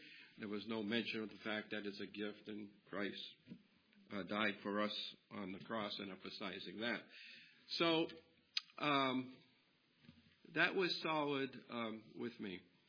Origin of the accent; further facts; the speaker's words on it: Webster, Massachusetts, United States; I am from Webster, Massachusetts, which is a small town south of Worcester, Massachusetts, in the central part of the state.